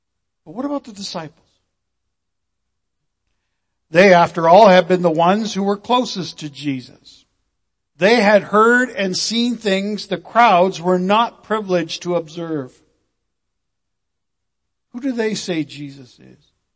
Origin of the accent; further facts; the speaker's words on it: Canada; And it's not because of my age or that I'm a white male or that I'm Canadian. It's because I'm a Baptist minister.